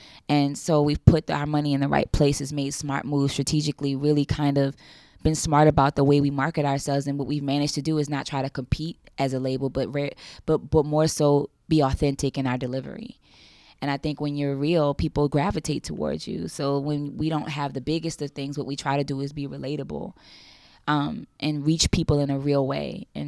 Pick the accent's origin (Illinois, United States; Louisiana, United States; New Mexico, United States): Louisiana, United States; New Orleans; When I chose to do Making the Band, I came from New Orleans where there were no options.